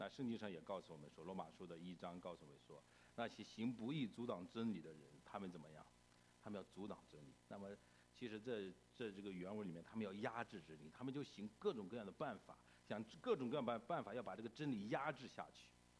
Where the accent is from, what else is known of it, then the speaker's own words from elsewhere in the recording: China; 那么这个良心很多时候就成为我们中国人判断事情的这个标准，对不对？